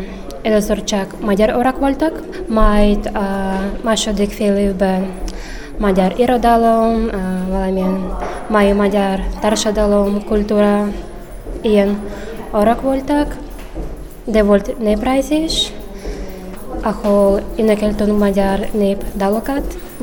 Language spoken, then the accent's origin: Hungarian; Udmurtia, Russia; Hungarian is a second language; now in Hungary; Oroszországból jöttem, de nem vagyok orosz, udmurt vagyok. Akkor már 2 éve itt Magyarországon magyarul tanulok.